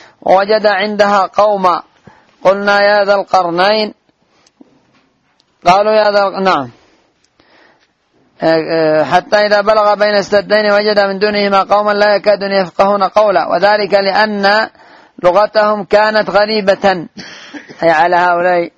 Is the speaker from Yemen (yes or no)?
yes; Yemen; انظر عندنا في اليمن كم يا محن، ما نعرف أنفسنا إلا ونحن ندخل من محنة إلى أخرى